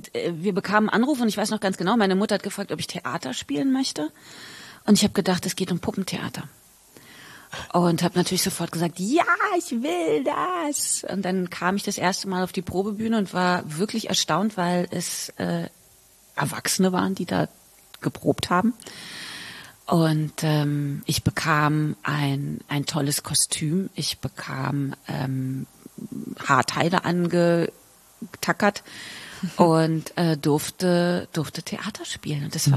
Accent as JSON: {"language": "German", "region": "Berlin", "country": "Germany", "tie": "born or raised there", "said": "Ich bin auch in Wilmersdorf geboren und 1974."}